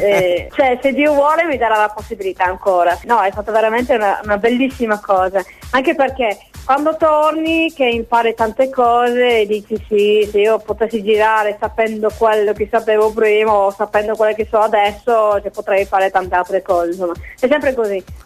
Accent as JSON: {"language": "Italian", "region": "England", "country": "United Kingdom", "second_language": "Italian", "moved": "yes", "lives_now": "Italy", "said": "Con questo accento, allora, no, arrivo dall'Inghilterra, sono pienamente inglese."}